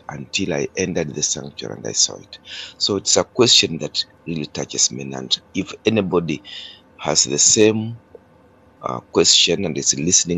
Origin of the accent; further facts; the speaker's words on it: Kenya; I come from Kenya, and I've been a lecturer at the University of Eastern Africa, Baraton.